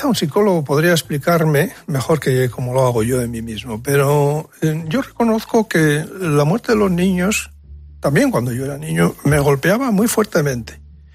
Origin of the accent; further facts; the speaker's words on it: Basque Country, Spain; Y como por otro lado ocurrió en mi tierra natal y yo estoy empeñado en un proyecto literario de narración, de historias de gentes vascas